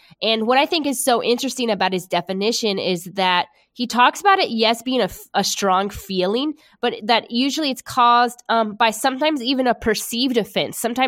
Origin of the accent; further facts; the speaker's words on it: South Carolina, United States; now in California, United States; I didn't even watch the Clemson-Carolina game. I feel like I'm a disgrace to my home state.